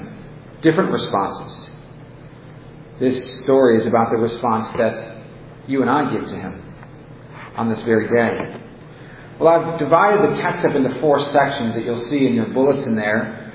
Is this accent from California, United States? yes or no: yes; California, United States; I'm also from California. People in Southern California are a little crazier than people from Northern California.